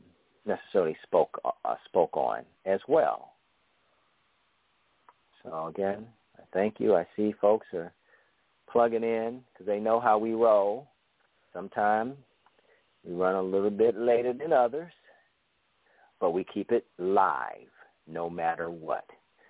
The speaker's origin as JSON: {"language": "English", "town": "Cleveland", "region": "Ohio", "country": "United States", "said": "You know, I'm from Cleveland, and we come strong in the paint."}